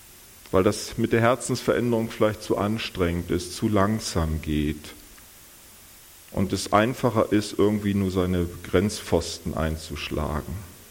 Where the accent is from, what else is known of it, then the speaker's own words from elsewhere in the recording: Northern Germany, Germany; Und ich als Norddeutscher hatte auch meine Herausforderungen.